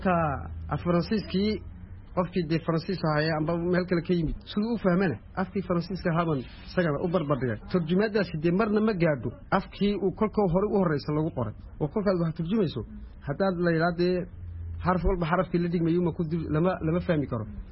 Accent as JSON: {"language": "Somali", "country": "Djibouti", "said": "ka soo jeednaa jejiguti"}